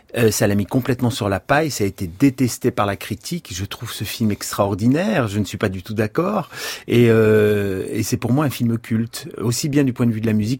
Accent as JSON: {"language": "French", "town": "Dunkirk", "region": "Hauts-de-France", "country": "France", "tie": "born or raised there", "said": "Moi, j'avais des parents qui étaient ouvriers. J'ai été élevé à Dunkerque, très loin de toute scène."}